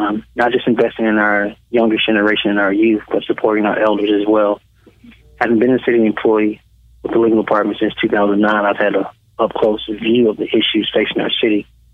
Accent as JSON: {"language": "English", "town": "Birmingham", "region": "Alabama", "country": "United States", "tie": "born or raised there", "said": "Well, the short version is I am a son of Birmingham. I was born and raised in Birmingham. My family's from here. All my extended family's from here."}